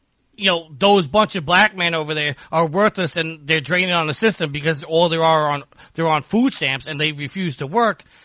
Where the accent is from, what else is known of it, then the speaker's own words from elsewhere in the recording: Ireland; Yes, I am Irish.